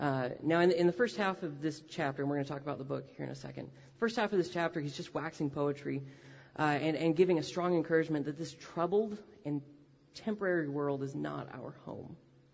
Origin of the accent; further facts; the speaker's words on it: Washington, United States; As he said, I'm from Washington State.